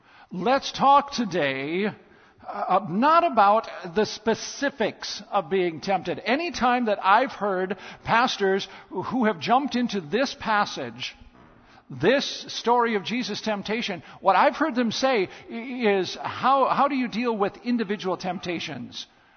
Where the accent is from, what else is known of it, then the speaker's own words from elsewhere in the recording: Faulkton, South Dakota, United States; My hometown is Faulkton, and on the south side of Faulkton, over on the eastern, northeastern corner of South Dakota, there is the Pink Castle.